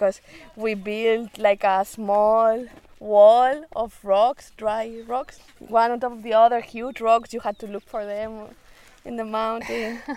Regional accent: Spain; now in Chile; I'm from Spain. Oh. And I live in Chile now for 2 years and a half.

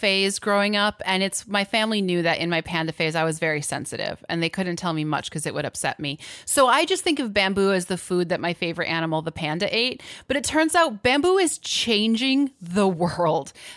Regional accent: Midwest, United States; because I'm from the Midwest.

